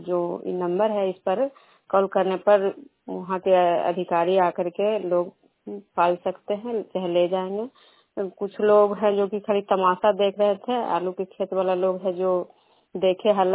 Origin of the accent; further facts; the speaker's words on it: Vishnupur, Bihar, India; मैं विष्णुपुर ग्राम खुजरा पंचायत नालंदा जिला नवनौसा प्रखंड के निवासी हूँ।